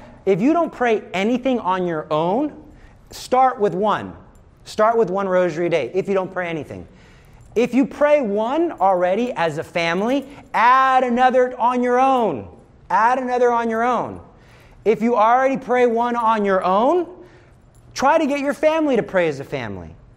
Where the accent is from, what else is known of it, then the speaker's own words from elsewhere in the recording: Texas, United States; I like to open carry, not only because I'm from Texas and I think it scares the demons.